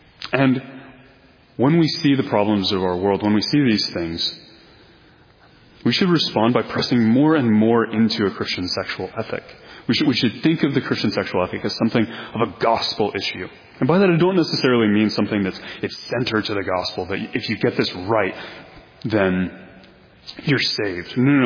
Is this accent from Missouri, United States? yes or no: yes; Missouri, United States; So I'm from Missouri.